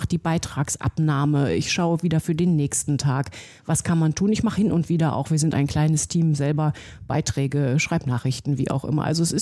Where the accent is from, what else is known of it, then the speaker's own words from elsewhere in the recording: Dortmund, North Rhine-Westphalia, Germany; also born or lived in Cologne / Münster; ich bin ja ein NRW-Gewächs. Also ich bin in Köln geboren, ich bin in Dortmund aufgewachsen, ich habe in Münster studiert, bin dann ins Bergische Land.